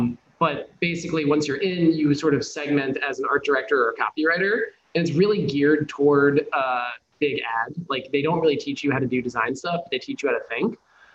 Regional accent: Washington, District of Columbia, United States; at least where I grew up in Washington, DC. So I was like a closeted creative kid.

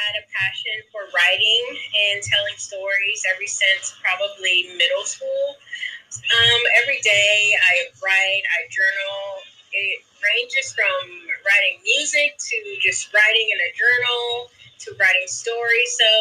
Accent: Ohio, United States; And now I'm back in my hometown in Ohio, doing what I love.

